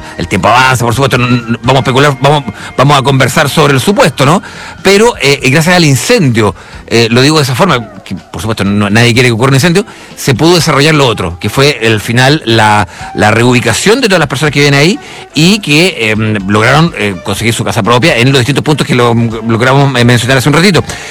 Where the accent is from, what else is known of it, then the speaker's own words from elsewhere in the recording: Chile; la historia de nosotros como chilenos